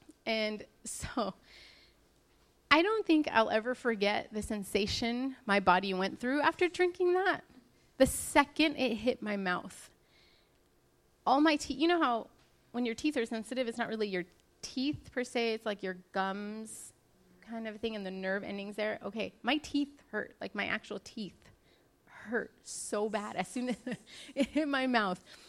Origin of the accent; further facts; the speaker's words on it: Ventura, California, United States; Well, we're from Ventura, and even though I'm still somewhat new here, heat is not fun out here.